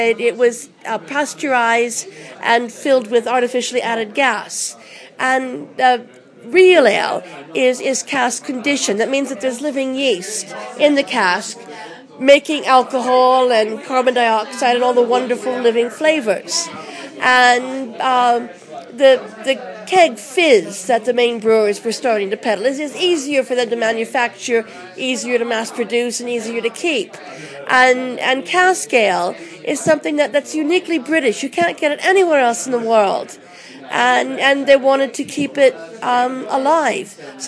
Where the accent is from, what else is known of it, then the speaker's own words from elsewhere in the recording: California, United States; moved away as an adult; now in London, United Kingdom; I'm clearly not from London. I came over from California coming up for 30 years ago.